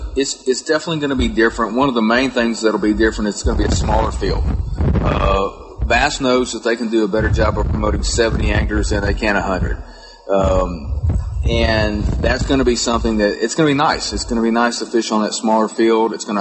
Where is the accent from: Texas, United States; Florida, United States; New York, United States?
Texas, United States; Growing up in Texas and around tournament fishing, that's really all I've ever known from the time I was 13 on. Now we reside in East Texas, down at Lake Sam Rayburn